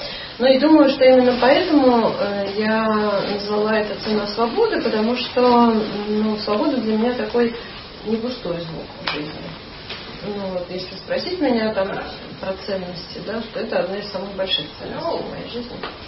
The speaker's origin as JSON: {"language": "Russian", "country": "Ukraine", "tie": "born or raised there", "said": "я этнически русская. Вот, мои родители приехали сюда из России, ну, я родилась и выросла на Украине, а сама переживаю себя, в общем, как человека мира."}